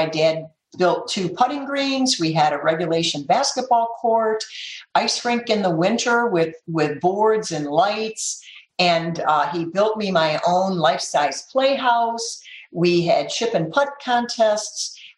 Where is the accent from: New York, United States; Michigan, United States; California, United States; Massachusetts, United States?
Michigan, United States; Detroit; I grew up in Detroit. My father was a firefighter. My mother was a homemaker.